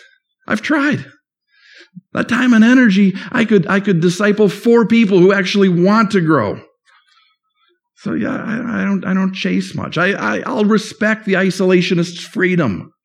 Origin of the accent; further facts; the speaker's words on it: St. Paul, Minnesota, United States; Evangelical Free Church, based up in my hometown in St. Paul